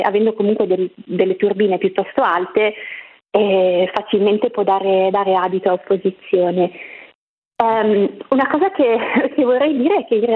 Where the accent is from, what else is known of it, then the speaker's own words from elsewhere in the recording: Friuli-Venezia Giulia, Italy; Per esempio, io originariamente sono friulana, nella mia regione